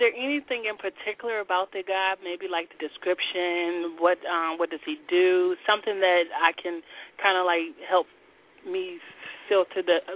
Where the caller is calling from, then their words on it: Virginia, United States; I'm calling from Virginia area.